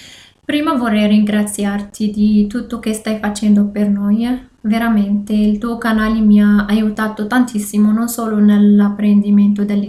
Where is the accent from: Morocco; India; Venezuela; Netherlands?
Morocco; Italian is a second language; now in Asti, Italy; sono marocchina. Adesso sono qua in Italia da 6 mesi e qualche giorno. Abito ad Asti e studio al Politecnico di Torino.